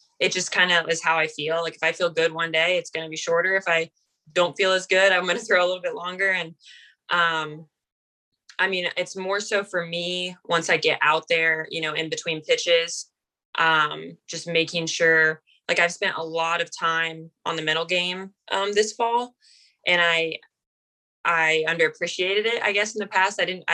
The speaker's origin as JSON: {"language": "English", "region": "Ohio", "country": "United States", "said": "So, I'm from Ohio. So I'm from a small town in Ohio, and I knew I didn't want to go super far from home"}